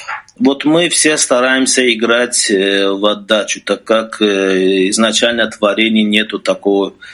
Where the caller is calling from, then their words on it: Azerbaijan; из Бакинской десятки. Алекбер тоже со мной. Передаем вам большой привет из Азербайджана.